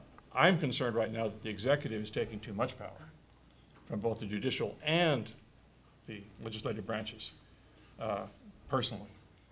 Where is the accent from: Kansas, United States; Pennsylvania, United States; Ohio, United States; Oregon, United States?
Kansas, United States; I mean, I grew up in Kansas, a Goldwater conservative.